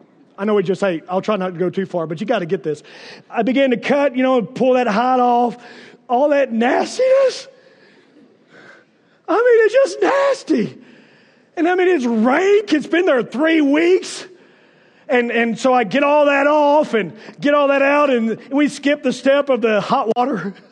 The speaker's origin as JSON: {"language": "English", "region": "Kentucky", "country": "United States", "tie": "born or raised there", "said": "I grew up in Kentucky, and every now and then you'd have what we call the paddy wagon."}